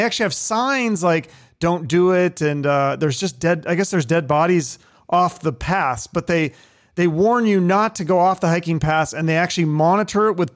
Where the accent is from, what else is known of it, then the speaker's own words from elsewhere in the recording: Washington, United States; because I'm from Washington and I've never heard of this one, Thornwood Castle.